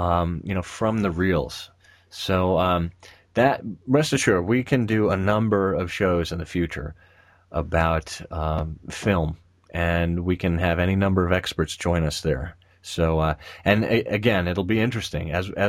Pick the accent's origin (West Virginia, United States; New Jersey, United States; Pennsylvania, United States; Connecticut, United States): Connecticut, United States; I was lucky enough, having been born and raised in Connecticut, to partake in the Men on the Tour